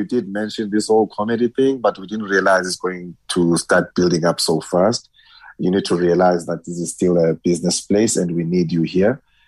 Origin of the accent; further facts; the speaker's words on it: Eastern Cape, South Africa; I was from Eastern Cape, and I went to go study in Cape Town